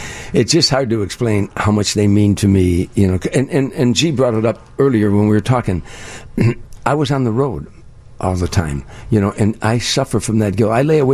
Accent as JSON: {"language": "English", "town": "Harvey", "region": "Illinois", "country": "United States", "tie": "born or raised there", "said": "if you said to me when I was growing up in Harvey, if you played a word association game, if you said baseball, I'd say the Cubs."}